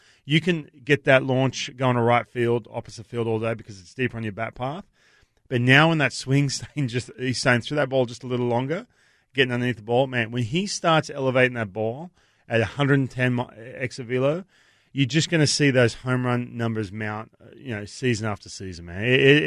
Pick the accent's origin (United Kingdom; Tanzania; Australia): Australia; now in United States; I'm Australian too.